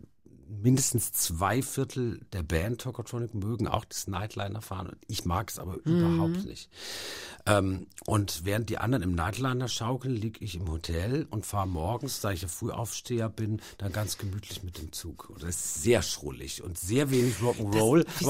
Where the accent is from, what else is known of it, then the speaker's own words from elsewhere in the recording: Baden-Württemberg, Germany; komme ja auch aus Baden-Württemberg, was so ein sonniges Bundesland ist. Und ich habe so den Sommer meiner Kindheit unendlich genossen am Baggersee und so.